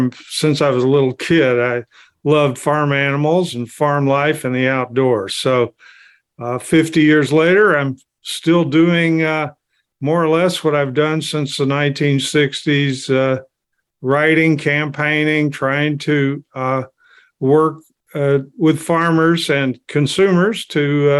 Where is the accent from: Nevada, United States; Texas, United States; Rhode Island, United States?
Texas, United States; Well, I grew up in Texas in a highly polluted area on the Gulf Coast